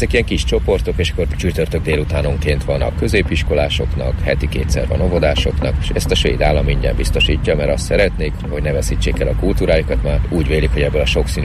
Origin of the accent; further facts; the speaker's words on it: Hungary; born there; lehet, hogy svédnek születtem, csak itt Magyarországra, mert én nagyon megértem magam a svédekkel